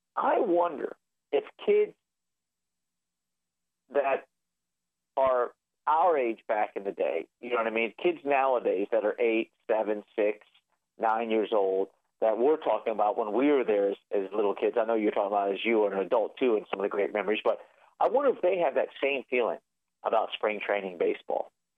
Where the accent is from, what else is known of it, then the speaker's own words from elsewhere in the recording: Fort Lauderdale, Florida, United States; And it's so weird because I grew up in Fort Lauderdale going to see the Dodgers.